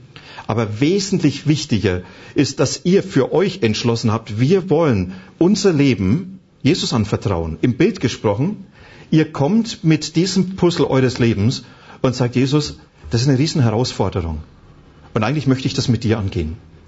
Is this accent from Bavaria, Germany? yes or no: yes; Bavaria, Germany; Jetzt komme ich aber aus Franken. Und dort gibt's kein P und kein B, sondern da gibt's nur B, hartes und weiches B.